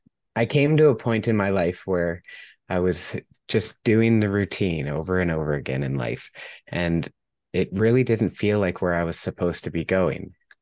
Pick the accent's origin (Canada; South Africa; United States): Canada; British Columbia; So as I said, I'm from Vancouver Island.